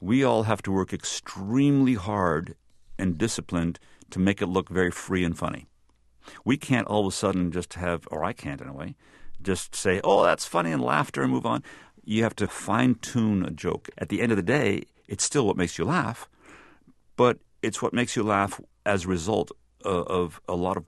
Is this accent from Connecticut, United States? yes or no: yes; Connecticut, United States; I'm from Connecticut. I don't live in Hollywood. I live up in cow country, about 2 hours up